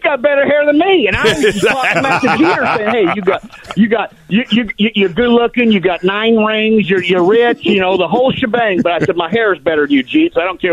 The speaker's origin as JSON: {"language": "English", "town": "Los Angeles", "region": "California", "country": "United States", "tie": "born or raised there", "said": "I want to play for the Los Angeles Dodgers as a kid growing up in Los Angeles. Like, that was my dream."}